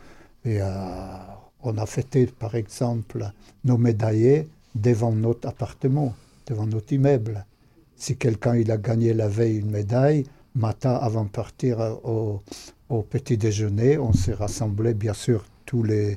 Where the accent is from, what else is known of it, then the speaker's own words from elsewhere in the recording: Warsaw, Masovian Voivodeship, Poland; French is a second language; now in France; quand j'étais jeune, j'habitais à Varsovie